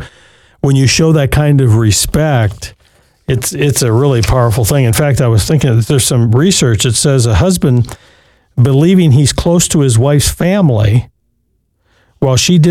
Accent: Muskegon, Michigan, United States; born there; And I was born over on Lake Michigan. Well, actually in Muskegon, not on the lake, but I was born over there.

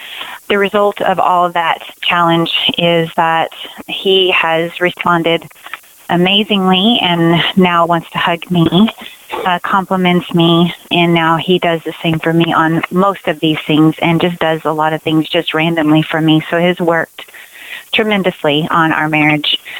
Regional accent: Texas, United States; Hi, Randy. … I'm from Texas.

